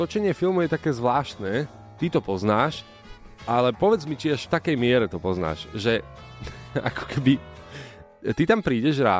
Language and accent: Slovak; eastern Slovakia, Slovakia; ja som z východu